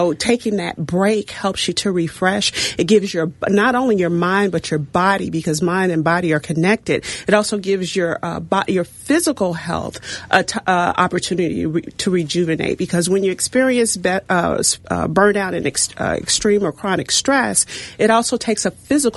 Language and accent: English; Kansas City, Missouri, United States; So for me, I'm from Missouri. I'm from Kansas City.